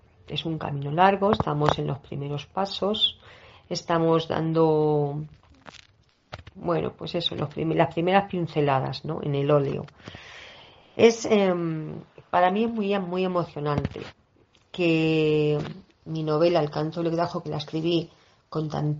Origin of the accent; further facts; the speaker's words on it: El Pedernoso, Castilla-La Mancha, Spain; en mi tierra, en El Pedernoso, en los pueblos colindantes como el Mota del Cuervo, Pedroñeras, aunque los campos no tienen bosques ni tienen arboledas profundas donde esconderse, ni lagunas profundas, pero sí que hay parajes muy bonitos, manchegos